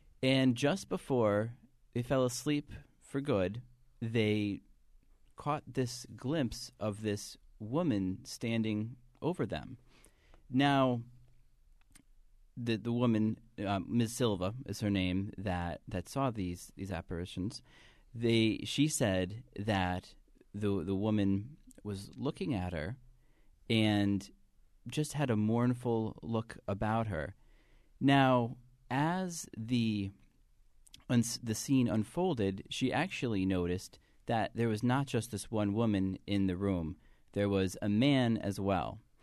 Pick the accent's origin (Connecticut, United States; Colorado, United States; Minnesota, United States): Connecticut, United States; Norwich; Well, coming from my hometown of Norwich, I was born and grew up in the section of Norwich Town